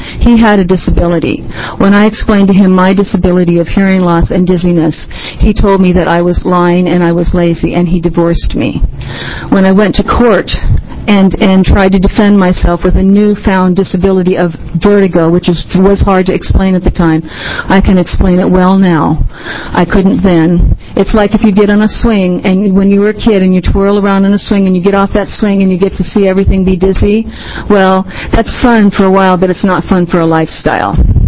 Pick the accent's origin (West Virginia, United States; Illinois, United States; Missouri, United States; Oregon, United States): Oregon, United States; Corvallis; born there; By the way, I want to say I was born in Oregon in Corvallis, and I feel very comfortable today.